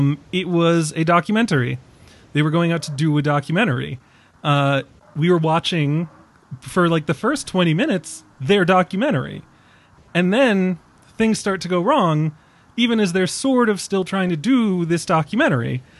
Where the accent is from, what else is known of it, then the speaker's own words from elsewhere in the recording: Maryland, United States; So I am from Maryland.